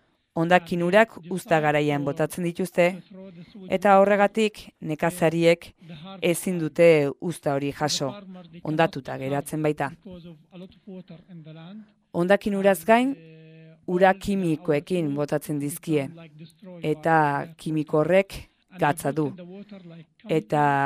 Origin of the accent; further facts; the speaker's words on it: Beit Ummar, West Bank, Palestine; Basque is a second language; eta Beitomarretik nator. Zisjordania hegoaldean kokatzen da Belenen eta Hebronen artean dago. Jerusalem eta Hebronen arteko errepidean dago.